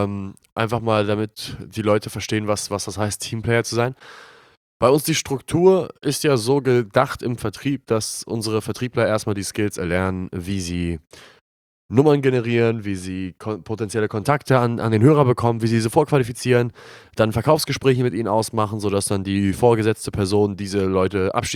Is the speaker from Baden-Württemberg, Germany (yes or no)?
no; Glinde, Schleswig-Holstein, Germany; Die goldenen Zeiten in Glinde damals in meiner Heimatstadt